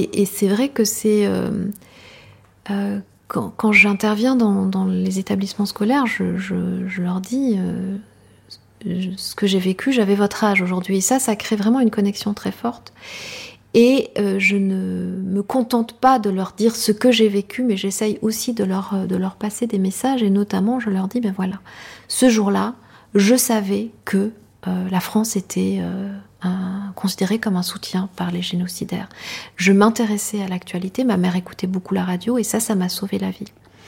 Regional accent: Rwanda; first language Kinyarwanda; French is a second language; je décide de prétendre ne pas comprendre le Kinyarwanda, qui est ma langue maternelle, qui est la langue que tous les Rwandais et toutes les Rwandaises parlent.

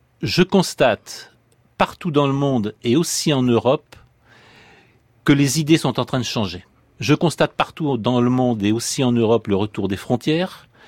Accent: France; Je suis européen parce que je suis français.

